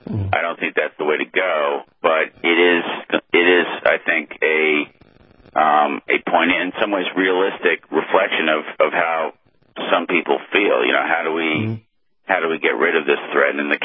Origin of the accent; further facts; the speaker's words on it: Boston, Massachusetts, United States; like in Boston, my hometown up in Boston, at the at the marathon